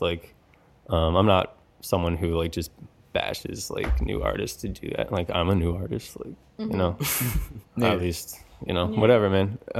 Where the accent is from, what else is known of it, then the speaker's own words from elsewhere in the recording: Maryland, United States; But yeah, I grew up in Maryland